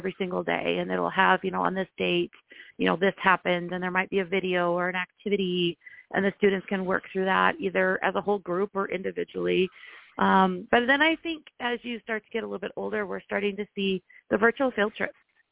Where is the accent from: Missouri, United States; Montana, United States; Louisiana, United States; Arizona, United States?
Montana, United States; So I grew up in, like I said, I grew up in Montana, but I grew up in a very rural school as well, even though I was located really close to Billings, which is obviously the largest town in Montana.